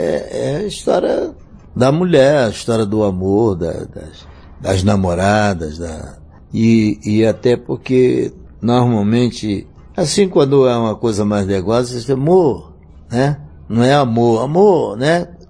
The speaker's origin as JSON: {"language": "Portuguese", "town": "Guarabira", "region": "Paraíba", "country": "Brazil", "tie": "born or raised there", "also_born_or_lived": "Rio de Janeiro", "moved": "yes", "said": "Eu sou paraibano, saí de Guarabira, fui para Cabedelo e saí no navio, chegamos ao Rio um navio clandestinamente, um navio de carga."}